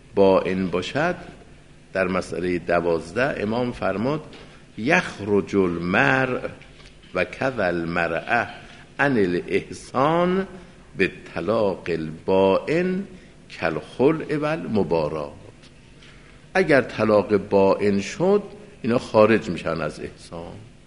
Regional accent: Qom, Iran; چون خودم قمی هستم این حرفا ادعا میکنم و میگم

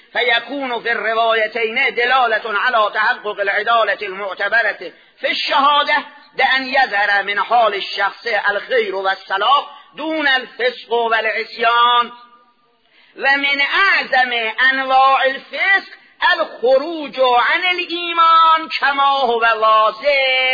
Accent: Isfahan, Iran; انته بلا تشبیه از ولایتمون اصفهان وقتی میخواد کسی شبیه شه تشبیه کنن

